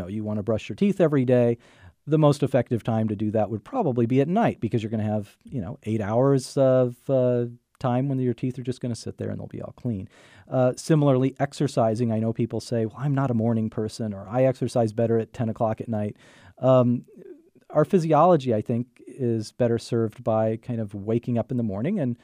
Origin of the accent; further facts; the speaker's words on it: Washington, District of Columbia, United States; Well, when I was younger, I grew up in Washington, D.C.